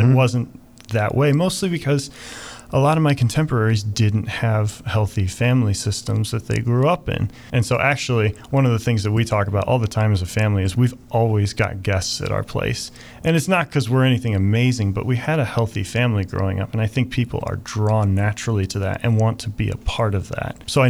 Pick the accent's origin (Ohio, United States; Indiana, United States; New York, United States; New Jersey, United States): Ohio, United States; Euclid; also born or lived in Cuyahoga Heights; Yeah, so my family grew up on the east side of Cleveland. So originally from Euclid, Ohio, St. Christine's was our home parish